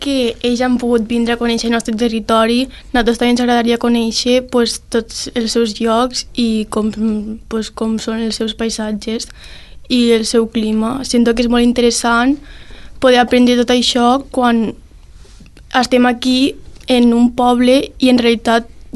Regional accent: Roquetes, Catalonia, Spain; som dos de Roquetes

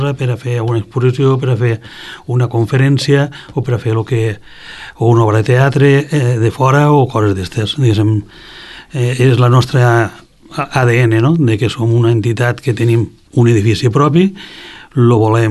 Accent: Roquetes, Catalonia, Spain; al final també som gent de Roquetes, que ens trobem pel carrer

